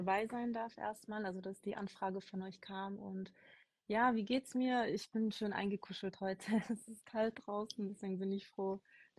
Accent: Stuttgart, Baden-Württemberg, Germany; Ich bin Stuttgarterin, bin auch in Stuttgart aufgewachsen und habe soziale Arbeit studiert

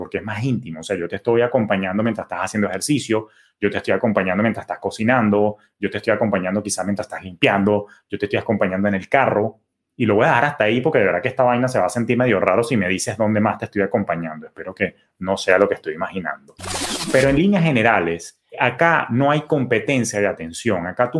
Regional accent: Venezuela; born there; el día de la independencia en mi país natal, Venezuela

